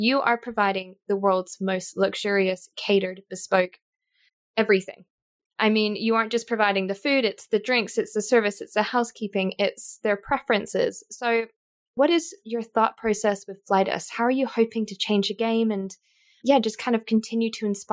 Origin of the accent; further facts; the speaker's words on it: Vancouver, British Columbia, Canada; I was actually interviewing for a private jet position on a plane that was based out of Vancouver, my hometown.